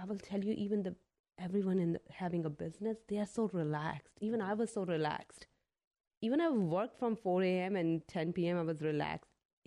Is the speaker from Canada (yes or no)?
no; India; now in United States; but we grew up in India with everything with ginger.